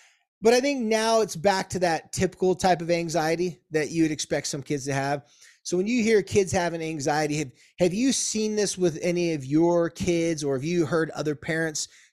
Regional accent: San Diego, California, United States; a back-to-school shopping situation at a surf shop in my hometown, San Diego, when I told my mom I did not like anything she was picking out for me.

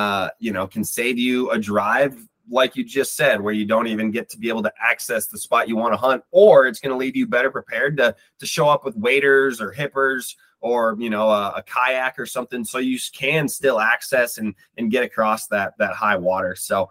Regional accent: Wisconsin, United States; I grew up in Wisconsin. You know, with the Horicon Marsh is my backyard, which is the largest cattail marsh in North America.

